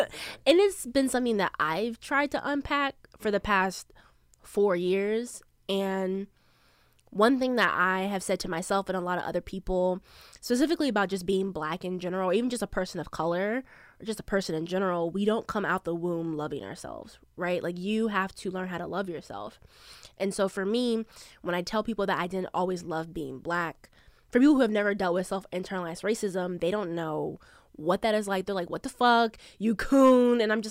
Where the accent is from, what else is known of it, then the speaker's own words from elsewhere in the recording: Alabama, United States; also born or lived in Chesapeake, Virginia; I am originally from Alabama and lived in Chesapeake, Virginia for well over a decade, I think.